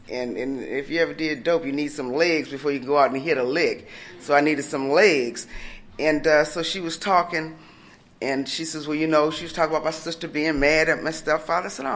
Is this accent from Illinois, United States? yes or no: no; Wisconsin, United States; I'm from Wisconsin. So I went back home